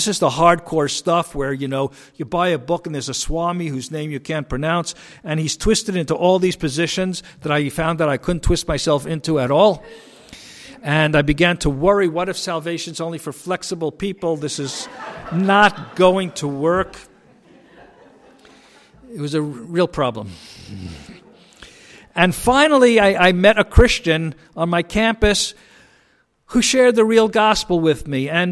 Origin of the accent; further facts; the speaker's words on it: New York City, New York, United States; But my story is, like I say, I was from New York City in a Reformed Jewish home.